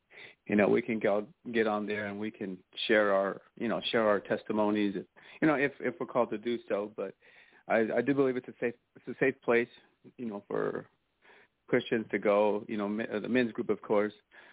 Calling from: El Paso, Texas, United States; Hi, Richard and Charles. … I'm from El Paso, Texas.

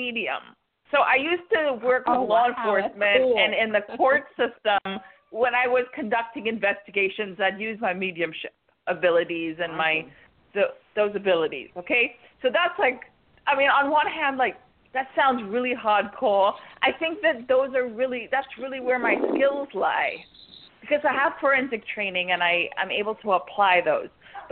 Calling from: Florida, United States; I'm calling from Florida.

